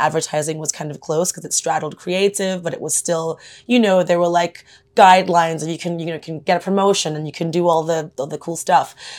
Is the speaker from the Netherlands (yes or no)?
yes; Netherlands; I'm Nigerian and British, but I grew up in the Netherlands, so no one really knows what my accent is.